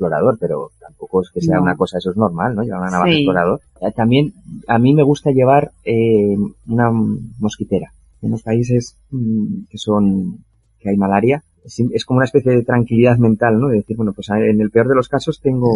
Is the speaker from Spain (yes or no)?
yes; Calanda, Aragon, Spain; yo soy de Calanda, en Pueblo de los Tambores